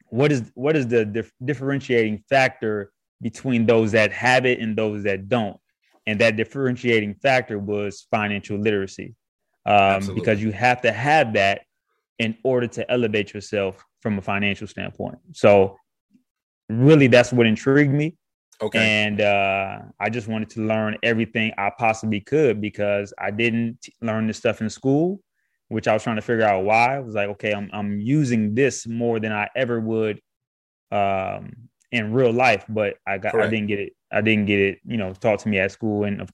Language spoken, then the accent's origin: English; Michigan, United States; now in Jackson, United States; So when I moved from Michigan and I came down to Jackson, Mississippi to attend Jackson State